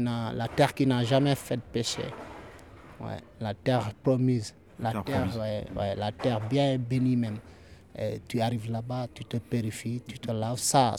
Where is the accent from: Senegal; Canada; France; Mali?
Senegal; Diourbel; born there; Je suis né à Djourbel dans la ville de Cheikh Ahmadou Bamba Khadim Ressol.